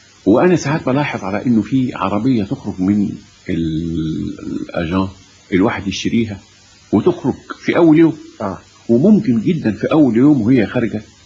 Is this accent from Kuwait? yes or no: no; Egypt; فهموا ان انا عاوز ان انا مصري وان انا عاوز الامباسادور بتاعي السفير اكلمه